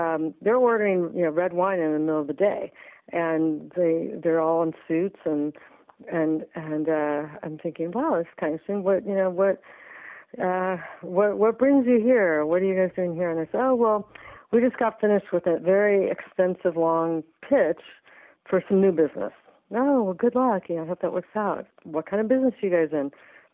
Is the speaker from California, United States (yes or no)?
yes; California, United States; So I grew up in Southern California.